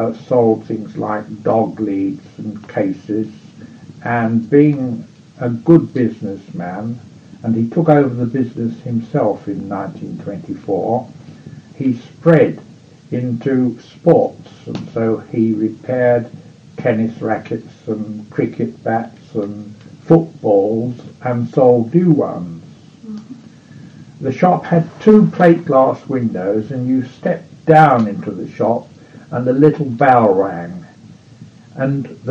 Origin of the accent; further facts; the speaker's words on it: Wickham, South East England, United Kingdom; Yes, I was born in Wickham in 1910.